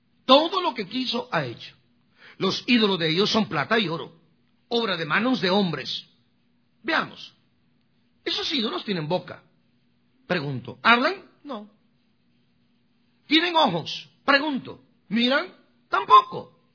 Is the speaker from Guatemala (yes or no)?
yes; Guatemala; now in San Francisco, United States; hace 31 años que yo me vine de Guatemala.